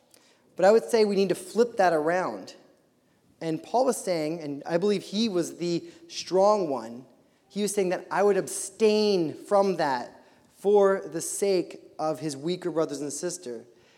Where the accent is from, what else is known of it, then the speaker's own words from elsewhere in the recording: United States; I'm an ambassador of Christ. I'm an American missionary.